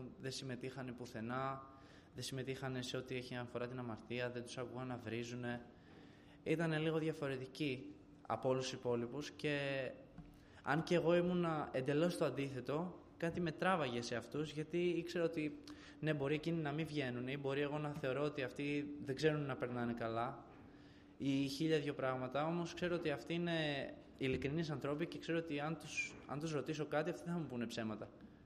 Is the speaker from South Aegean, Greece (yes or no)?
yes; Rhodes, South Aegean, Greece; born there; Γεννήθηκα στη Ρόδο το 2001 από μια οικογένεια η οποία είναι στην επικρατούσα θρησκεία της χώρας μας